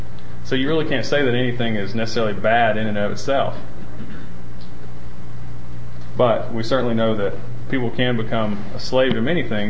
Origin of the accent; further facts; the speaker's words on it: Alabama, United States; I was raised in the Bible Belt of Alabama